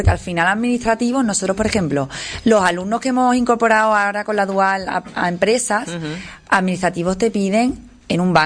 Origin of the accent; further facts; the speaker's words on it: Seville, Andalusia, Spain; Yo soy de Sevilla